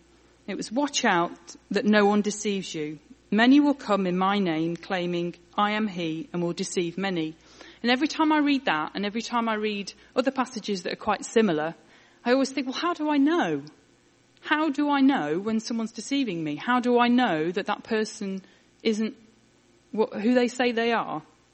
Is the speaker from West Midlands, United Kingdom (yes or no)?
no; Sheffield, Yorkshire and the Humber, United Kingdom; moved away as an adult; And I come from a town called Sheffield in Yorkshire, in England, up north.